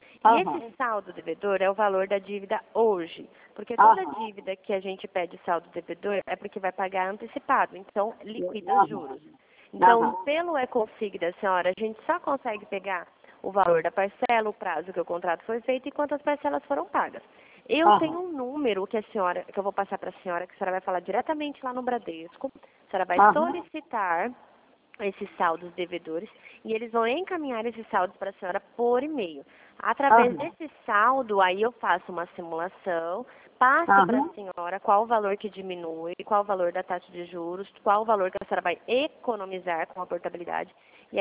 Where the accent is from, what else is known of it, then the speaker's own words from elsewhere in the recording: Dourados, Mato Grosso do Sul, Brazil; Eu sou de Dourados, Mato Grosso do Sul.